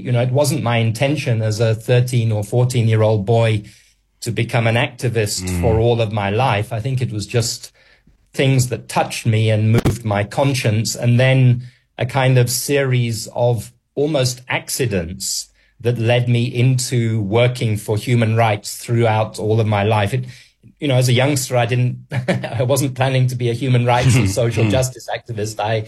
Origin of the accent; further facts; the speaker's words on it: Nigeria; also born or lived in Ghana; I grew up in a number of different African countries. In fact, I was born in Nigeria.